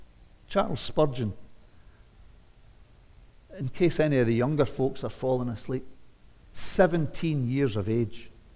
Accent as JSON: {"language": "English", "region": "Scotland", "country": "United Kingdom", "tie": "born or raised there", "said": "Pioneers, friends, used to be what I was brought up with in Scotland. Gospel pioneers."}